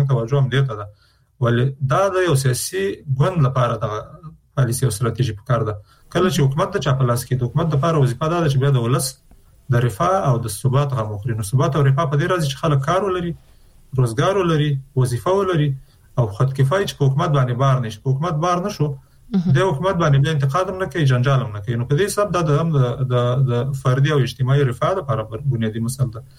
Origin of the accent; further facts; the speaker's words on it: Afghanistan; چون موږ د افغانستان خلک یو